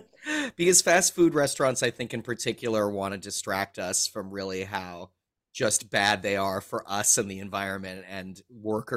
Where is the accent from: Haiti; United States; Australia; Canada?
Canada; I know, I'm Canadian.